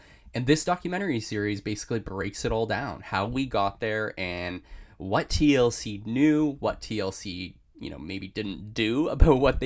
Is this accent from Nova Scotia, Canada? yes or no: no; Toronto, Ontario, Canada; As a Canadian and someone from Toronto